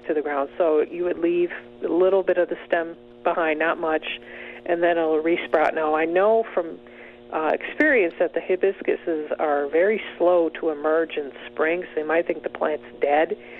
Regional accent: Michigan, United States; I was very familiar with that tree growing up in Michigan.

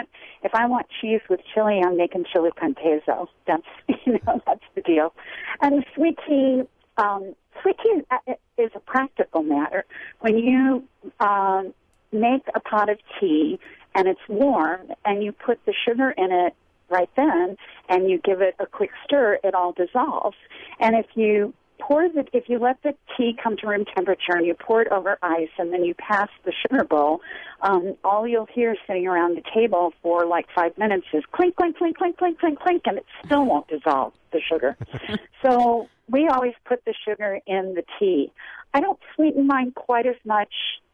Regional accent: Kentucky, United States; we live in the mountains of North Carolina now. We're originally from Kentucky

